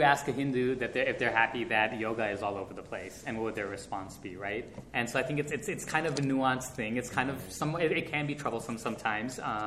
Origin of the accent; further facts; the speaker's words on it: Kuwait; now in United States; Honestly, I didn't like being an Indian Pakistani kid because in Kuwait I was made fun of for being it, and then when I came to the U.S., people didn't understand, and even Muslims were made fun of.